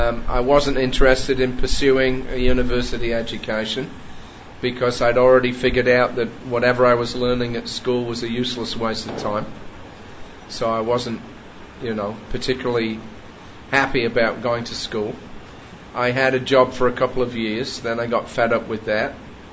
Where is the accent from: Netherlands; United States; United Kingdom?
United Kingdom; England; moved away as an adult; now in Australia; I was born and brought up in England and I emigrated in 1971 to Australia.